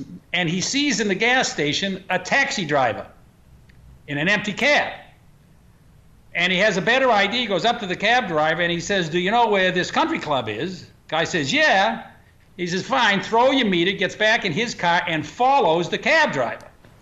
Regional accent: Boston, Massachusetts, United States; now in New York, United States; Well, you know, I'm a Bostonian, but I've been in New York for over 40 years, and it suits me, and I'm a real New York chauvinist.

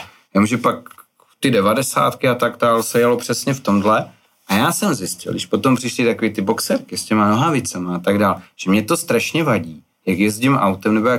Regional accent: Olomouc, Olomouc Region, Czechia; města, ze kterého já pocházím z Olomouce

